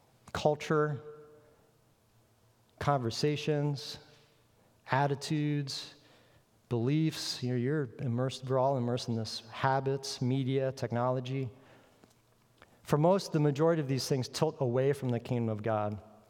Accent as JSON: {"language": "English", "region": "Florida", "country": "United States", "said": "Now, we are from Florida."}